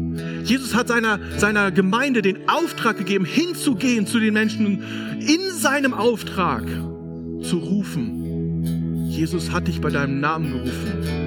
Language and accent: German; Lower Saxony, Germany; weil ich bin aus Friese.